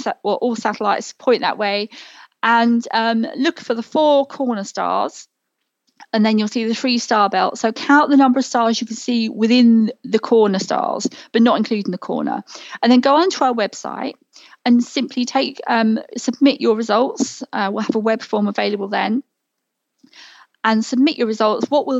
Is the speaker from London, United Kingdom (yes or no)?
yes; London, United Kingdom; I've grown up in a lit country. You know, I'm used to lighting, like I say, growing up near Heathrow.